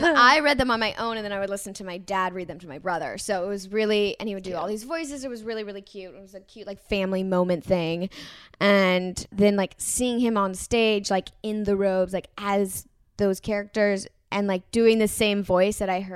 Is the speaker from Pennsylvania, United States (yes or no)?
no; New York, United States; So we go downstairs, and right outside the building, I grew up in New York, right outside the building there was this guy selling bootleg VHS tapes